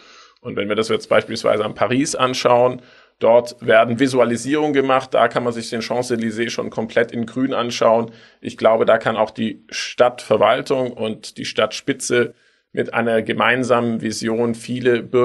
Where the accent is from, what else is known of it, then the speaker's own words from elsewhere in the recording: Tübingen, Baden-Württemberg, Germany; Ich bin in Tübingen aufgewachsen, da gab es den 5-Minuten-Bus-Takt und wir sind nur Bus gefahren.